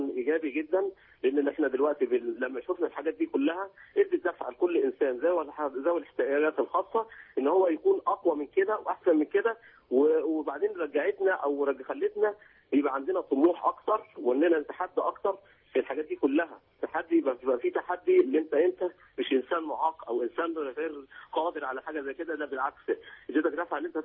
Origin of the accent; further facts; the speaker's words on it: Egypt; لان هي كل الحاجات اللي طلعت من عندنا هنا من مصر